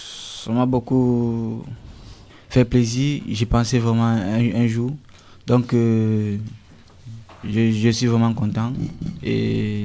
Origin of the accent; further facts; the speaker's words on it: Cameroon; parce que chez nous au Cameroun, les femmes encore subissent de l'inégalité.